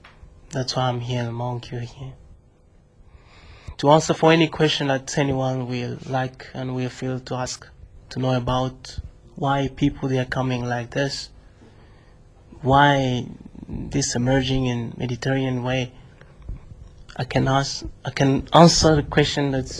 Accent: DR Congo; I'm from Congo, Republic Democratic of Congo. I was born on 1st of June 1975, and I was a student in my country.

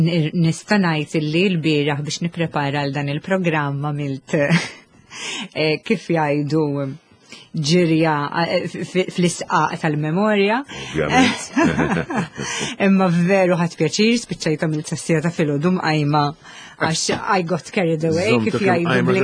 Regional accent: Ħamrun, Southern Harbour, Malta; kont immur l-iskola primarja tal-Ħamrun, għax jiena mill-Ħamrun.

